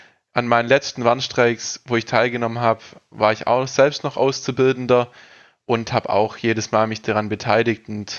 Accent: Baden-Württemberg, Germany; Ich bin aus dem Ostalbkreis quasi, aus dem Landkreis

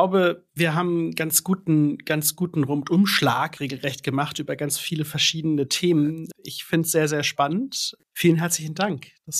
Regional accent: Stuttgart, Baden-Württemberg, Germany; born there; das hört man mich nicht mehr, mir nicht an, aber ich bin in Stuttgart geboren, ich bin eigentlich geborener Schwabe, da lacht dann mein schwäbisches Herz

